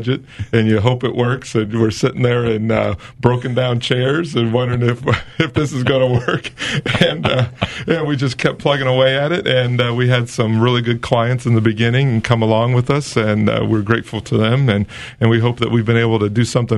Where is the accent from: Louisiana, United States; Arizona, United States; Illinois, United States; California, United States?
Illinois, United States; Galesburg; So, I lived here all my life, yeah, except for the time I was over in Monmouth when I was going to school at Monmouth College.